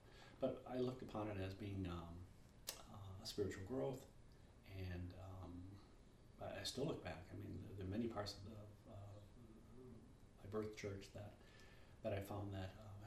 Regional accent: Wisconsin, United States; As I mentioned, I grew up in Wisconsin in a Lutheran church.

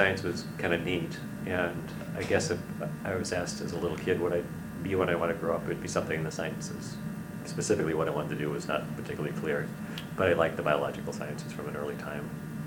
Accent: River Forest, Illinois, United States; also born or lived in Oak Park; I was born in the Chicago area at West Suburban Hospital in 1958. And I grew up in the River Forest, Oak Park area, and went to school there all the way through high school.

